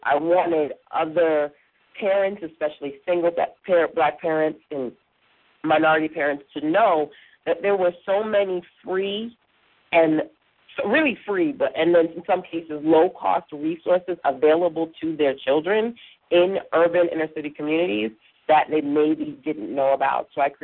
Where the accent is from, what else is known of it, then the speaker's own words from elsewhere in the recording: Brooklyn, New York, United States; You know, growing up in Brooklyn, it's challenging.